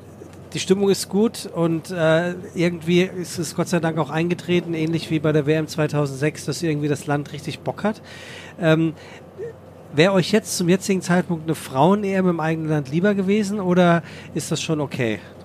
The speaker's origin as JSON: {"language": "German", "town": "Frankfurt", "region": "Hesse", "country": "Germany", "said": "Ich bin Frankfurter, dementsprechend Eintracht Frankfurt-Fan"}